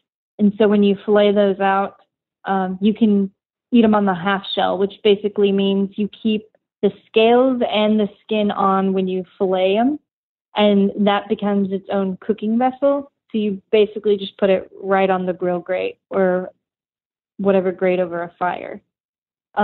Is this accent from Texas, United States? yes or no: yes; Texas, United States; because I'm from Texas and barbecue is a bit of a religion around here, I just sort of imparted my Texas barbecue influence on that.